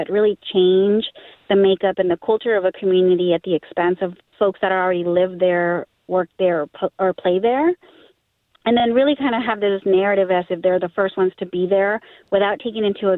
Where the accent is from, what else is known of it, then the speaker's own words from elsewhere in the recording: Kiowa, California, United States; I grew up living in Kiowa, which is, you know, one of the most southern communities close to the city of Fresno. It's an unincorporated community.